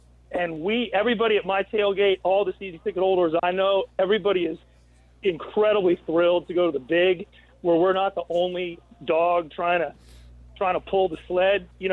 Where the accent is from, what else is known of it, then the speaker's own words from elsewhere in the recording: the South, United States; I grew up in the South. I'm Southern, you know, till the day I die inside.